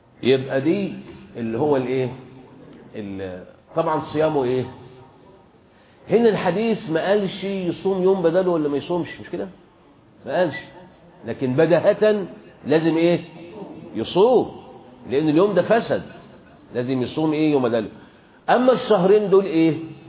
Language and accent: Arabic; Saudi Arabia; عندنا في السعودية زنبيل، عندنا مقطف